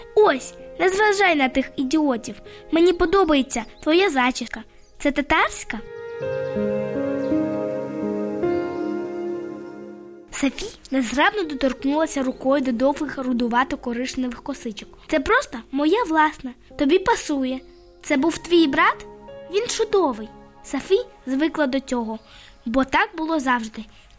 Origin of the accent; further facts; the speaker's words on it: Simferopol, Crimea, Ukraine; born there; now in Kyiv, Ukraine; Народилася у Криму, у Сімферополі.